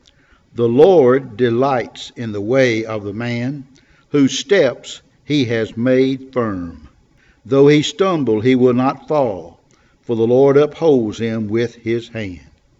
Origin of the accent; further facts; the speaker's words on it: Kosciusko, Mississippi, United States; I was growing up in Otala County down in Kosciuszko, Mississippi, back 74 years ago.